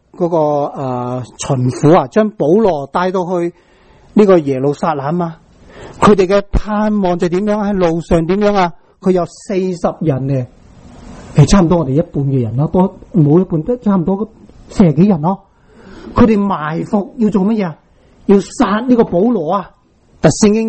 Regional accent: Guangdong, China; 我们广东人啊有句说话，这个说话呢几个几特别的

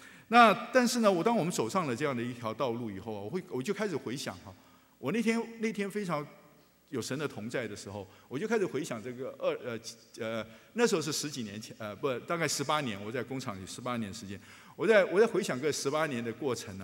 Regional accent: China; 对，这就是我们中国人讲"这山望那山高"啊。

